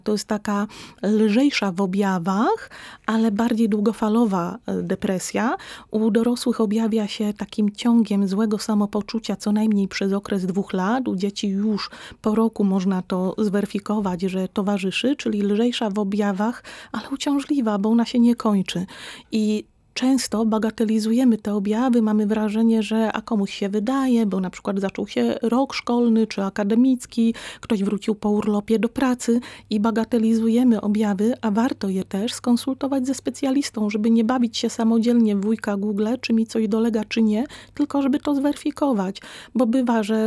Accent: Lądek-Zdrój, Lower Silesian Voivodeship, Poland; also born or lived in Wrocław; Ja dopiero kiedy zamieszkałam w Bieszczadach, bo pochodzę z Dolnego Śląska, konkretnie z Lądka Zdroju, ale wiele lat spędziłam we Wrocławiu

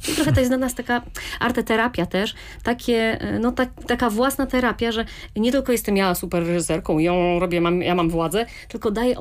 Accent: Rzeszów, Subcarpathian Voivodeship, Poland; Tak, ja pochodzę z Rzeszowa, cieszę się bardzo na to miejsce, cieszę się, że tutaj się urodziłam, że tutaj mieszkam. Przez chwilę nie mieszkałam tutaj, ale potem znowu mieszkam tu w Rzeszowie.

